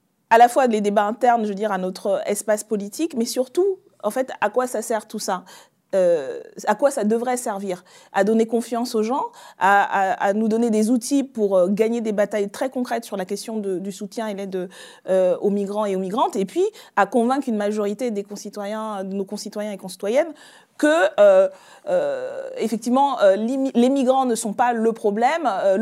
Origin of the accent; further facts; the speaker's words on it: Libreville, Estuaire, Gabon; moi, j'ai grandi à Libreville, au Gabon, dans une société où la majorité des personnes sont noires.